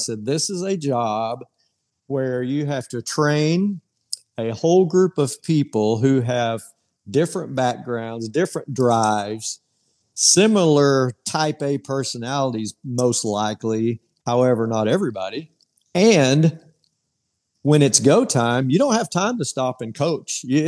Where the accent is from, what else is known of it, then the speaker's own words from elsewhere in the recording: Texas, United States; Well, to me, I grew up in Texas and I happened to play on a little bitty school.